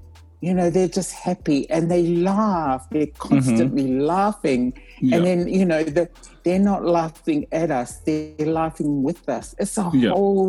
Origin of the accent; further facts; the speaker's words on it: New Zealand; now in Australia; I grew up half in New Zealand and half in Australia. I consider New Zealand as my second home. And my parents are from Savai'i